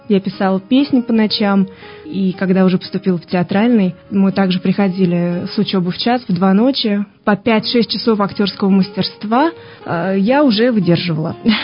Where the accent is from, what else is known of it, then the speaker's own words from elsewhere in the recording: Penza, Penza Oblast, Russia; also born or lived in Kamenka; Родилась я в Каменке, пошла в музыкальную школу, закончила уже музыкальную школу в Пензе, потому что в возрасте 11 лет я переехала.